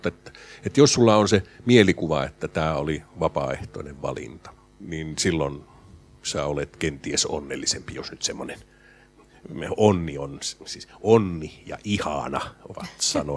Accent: Turku, Southwest Finland, Finland; minä kyllä pidän meitä turkulaisia ihan fiksuina ja huumorintajuisina ihmisinä

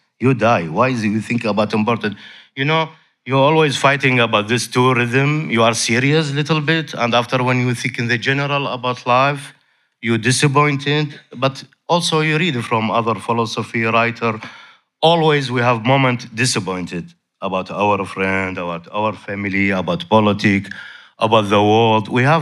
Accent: Iraq; English is a second language; For example, I'm from Iraq.

